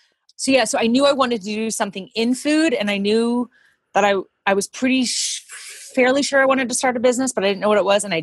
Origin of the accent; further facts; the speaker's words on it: Florida, United States; he happened to be from the town that I grew up in Florida.